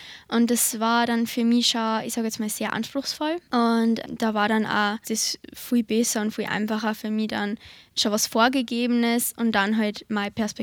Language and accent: German; Bavaria, Germany; ich komme aus dem Landkreis Passau